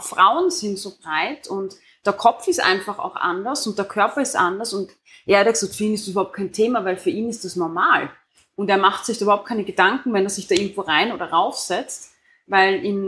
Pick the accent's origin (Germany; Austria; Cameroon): Austria; Wir sind Österreicher.